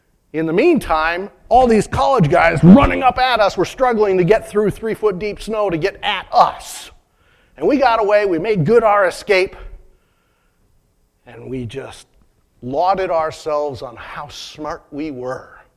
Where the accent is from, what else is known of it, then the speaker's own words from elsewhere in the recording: Michigan, United States; We grew up in the Upper Peninsula, so, you know, there's like snow on the ground 6-7 months a year.